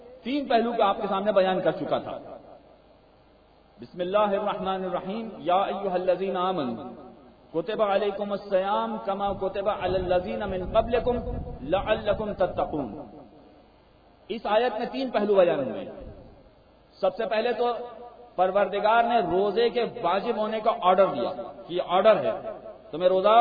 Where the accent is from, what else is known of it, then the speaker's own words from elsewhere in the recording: Karachi, Sindh, Pakistan; born there; حالانکہ میری اپنی پیدائش کراچی کی ہے مگر میں خود نہیں جانتا کہ کراچی کتنا بڑا ہے